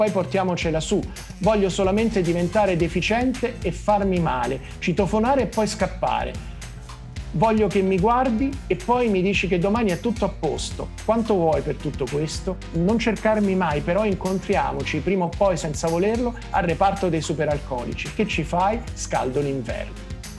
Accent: Messina, Sicily, Italy; visto che sono siciliani e che della mia città, Messina

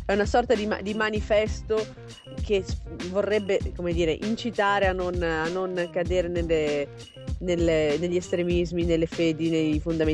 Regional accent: Genoa, Liguria, Italy; Io sono di Genova, esatto.

